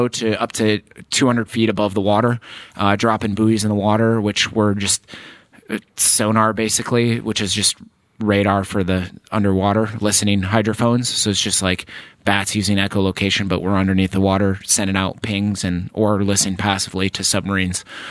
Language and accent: English; Grand Rapids, Michigan, United States; because my personality, I can't tie back to Grand Rapids, Michigan. Maybe a little bit of my obviously my accent, but the different things that I've upbringing have kind of been combined and woven with all these cultures